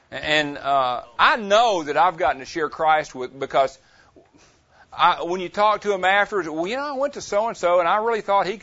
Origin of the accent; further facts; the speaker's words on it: the South, United States; We're kind of from the South, and we don't talk all that fast anyway.